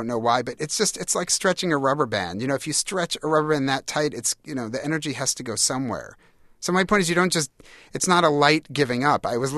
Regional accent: New York, United States; for me growing up on Long Island, it was this idea.

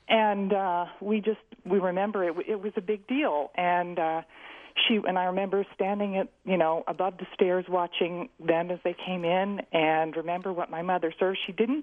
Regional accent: Cambridge, Massachusetts, United States; She was my neighbor, and I grew up on Irving Street in Cambridge, three doors down.

